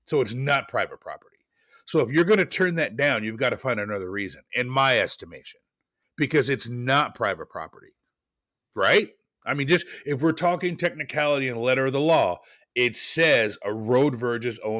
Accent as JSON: {"language": "English", "town": "Portland", "region": "Oregon", "country": "United States", "tie": "born or raised there", "said": "If you go to Portland, Oregon, which I think everybody should because it's a beautiful place, my hometown, you will see little free libraries all over the city."}